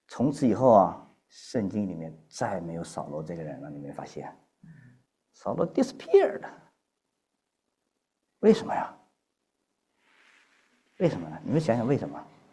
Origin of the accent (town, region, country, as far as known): China